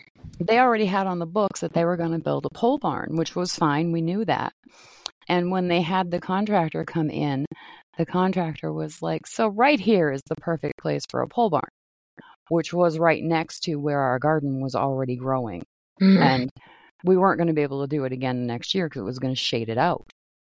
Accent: Maine, United States; When I grew up in Maine, and the town, like four towns over from my little small town that I grew up in, is called Westbrook

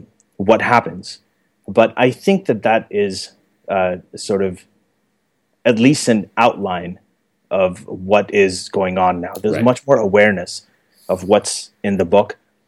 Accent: Saudi Arabia; this is kind of what I talked to people about when I was growing up in Saudi Arabia, because over there I couldn't really tell them there's no God.

